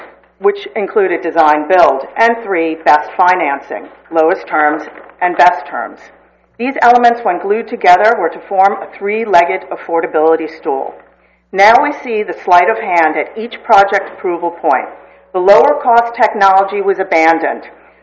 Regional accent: Los Osos, California, United States; from Los Osos.

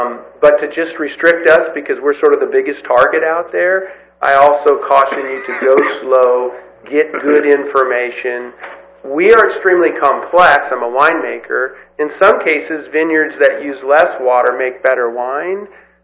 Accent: Bakersfield, California, United States; In most cases, I came from Bakersfield

